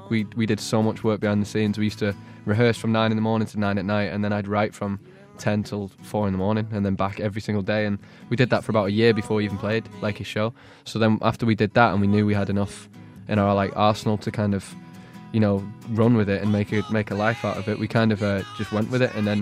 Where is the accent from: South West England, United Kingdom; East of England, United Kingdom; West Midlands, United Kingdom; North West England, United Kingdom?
North West England, United Kingdom; now in London, United Kingdom; So, like, I'm from just outside of Liverpool